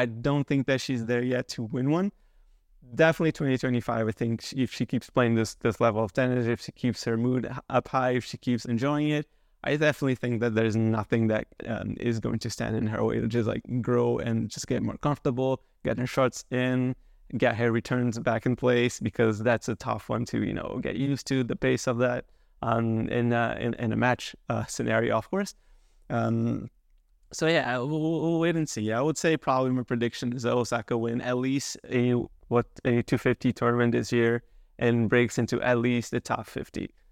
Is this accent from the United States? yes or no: no; Canada; it's extremely frustrating for me, especially as a Canadian.